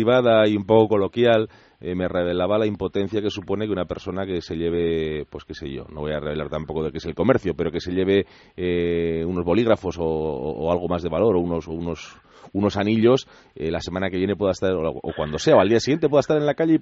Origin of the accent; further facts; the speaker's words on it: Bilbao, Basque Country, Spain; Lo digo porque yo, en Bilbao, que es de donde soy